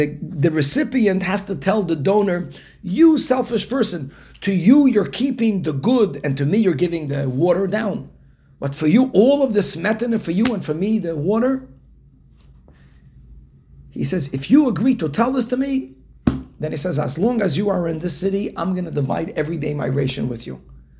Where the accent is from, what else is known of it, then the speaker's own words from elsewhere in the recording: Brazil; When I grew up in Brazil